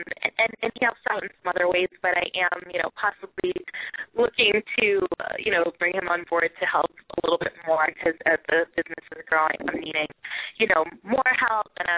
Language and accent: English; Boston, Massachusetts, United States; I grew up around here in Boston, but I left home to go to college out in Pittsburgh.